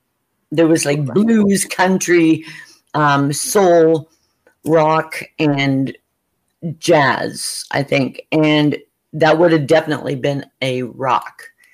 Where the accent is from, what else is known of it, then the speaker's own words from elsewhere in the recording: Saskatchewan, Canada; No, don't insult the farmers anywhere, because that's my hometown.